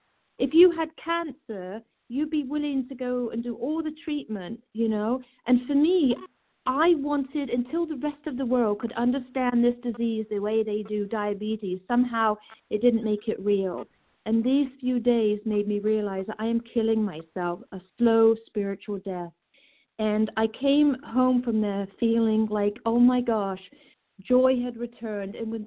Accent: New Hampshire, United States; from New Hampshire in recovery.

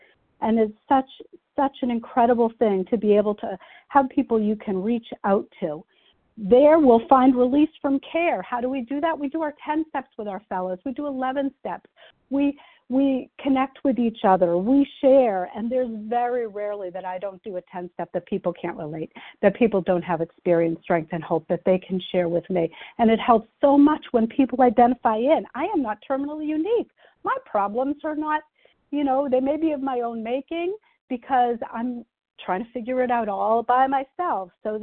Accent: Massachusetts, United States; I'm from Massachusetts.

